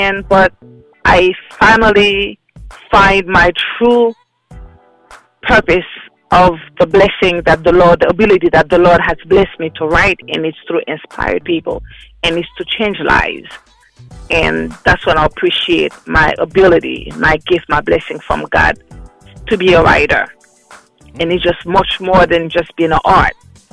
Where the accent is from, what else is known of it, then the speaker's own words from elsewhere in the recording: Queens, New York, United States; also born or lived in Haiti; I was born in Haiti, raised in New York.